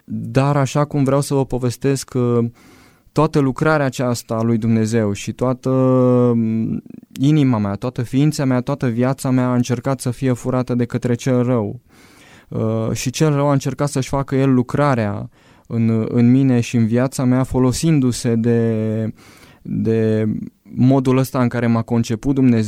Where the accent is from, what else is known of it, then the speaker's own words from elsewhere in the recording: Sibiu, Sibiu County, Romania; sunt un frate din Sibiu, am 33 de ani